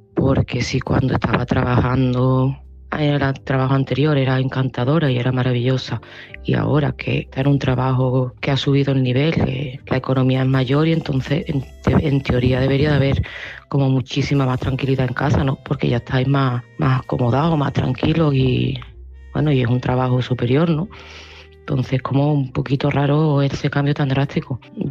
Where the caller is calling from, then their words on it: Seville, Andalusia, Spain; de Sevilla